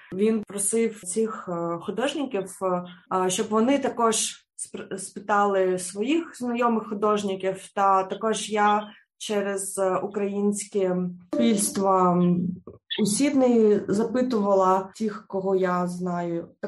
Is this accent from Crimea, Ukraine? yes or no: yes; Crimea, Ukraine; now in Australia; Я сама з Криму і переїхала до Австралії після 2014 року, коли Росія прийшла до Криму.